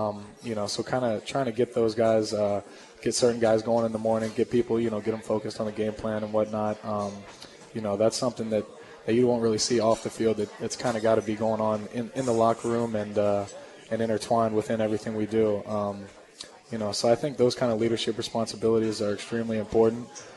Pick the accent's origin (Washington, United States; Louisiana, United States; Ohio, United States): Ohio, United States; Cincinnati; My Cincinnati sports teams have been, it's been rough, to say the least.